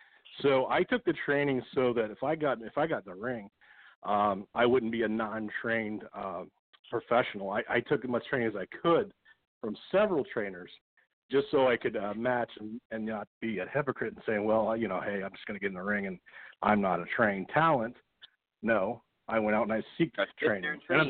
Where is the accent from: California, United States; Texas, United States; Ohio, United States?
Ohio, United States; Columbus; Basically, you know, it's my hometown, Columbus is, so we're giving half our ticket sales to Latitude 525.